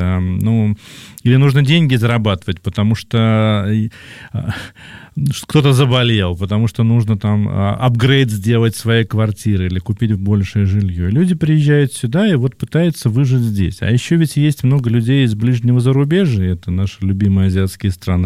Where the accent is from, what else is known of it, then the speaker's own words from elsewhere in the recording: Samara, Samara Oblast, Russia; now in Moscow, Russia; я сам родом из Самары